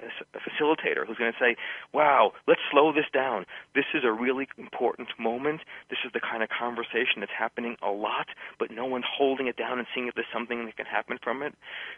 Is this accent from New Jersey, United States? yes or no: no; New York, United States; I'm going to the airport to go to New York, which is my hometown. Some people will hear that in my pace and style and accent, et cetera.